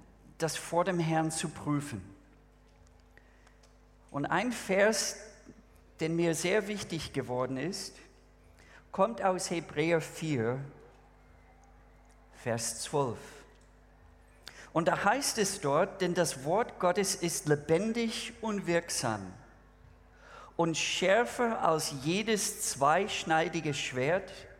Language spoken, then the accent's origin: German; United States; now in Germany; Ich als Amerikaner, wenn ich eine Frau aus Deutschland heirate, dann ist das eindeutig der letzte Schritt. Ich gehe niemals nach Amerika. Ich werde hier sterben.